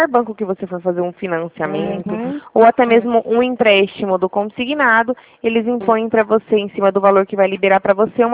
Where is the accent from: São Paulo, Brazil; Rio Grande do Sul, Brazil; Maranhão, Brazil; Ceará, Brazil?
São Paulo, Brazil; Araraquara; Região de Ribeirão. Araraquara.